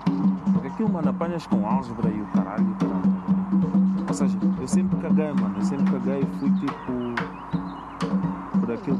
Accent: Angola; born there; Eu nasci em Angola, tá vendo? Tenho memórias em Angola de brincar no lodo. Tenho uma memória em Angola de queimar a barriga na panela do arroz mesmo.

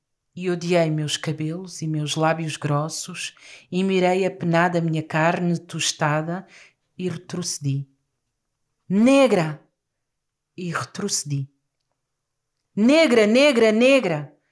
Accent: Portugal; vim de Portugal, da Escola Superior de Educação de Setúbal.

